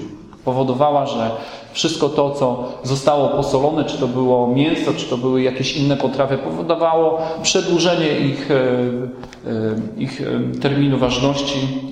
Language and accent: Polish; Strzemboszów, Świętokrzyskie Voivodeship, Poland; now in Olsztynek, Poland; Ja pochodzę z małej wioski, ze Strzemboszowa, z województwa świętokrzyskiego. Przyjechałem do Olsztynka 14 lat temu i od tego czasu mieszkam w Olsztynku.